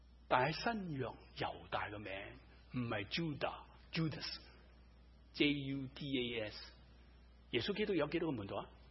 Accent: Guangdong, China; 我哋中国人都有句说话，广东人俗语吓

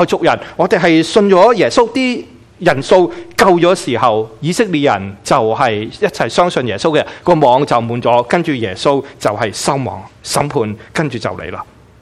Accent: Guangdong, China; 又系知道我哋广东人中意食嘢嘅

